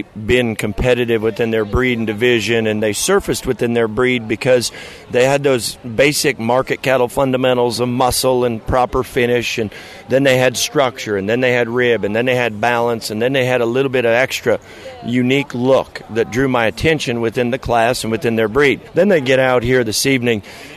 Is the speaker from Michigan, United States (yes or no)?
no; Illinois, United States; She's from Iowa. I'm from Illinois.